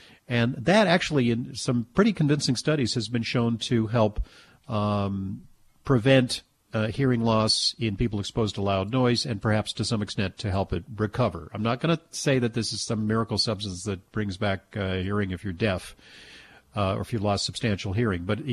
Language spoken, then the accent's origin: English; New York, United States; unfortunately, in my home state of New York